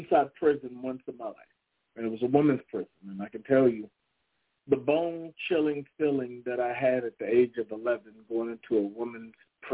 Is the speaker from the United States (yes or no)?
yes; Fayetteville, North Carolina, United States; I made it all the way back to my hometown from Hope Mills to Fayetteville.